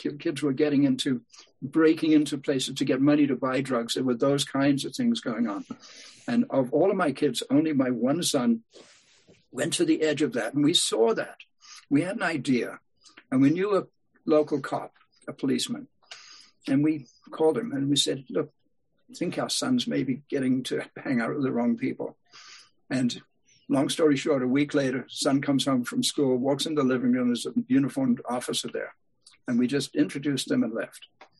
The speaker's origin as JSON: {"language": "English", "country": "South Africa", "tie": "born or raised there", "also_born_or_lived": "England", "said": "I grew up in Africa. Okay, at the age of 3, I was transplanted from England, where I was born, to South Africa, and grew up in the midst of a culture, specifically the Zulu people"}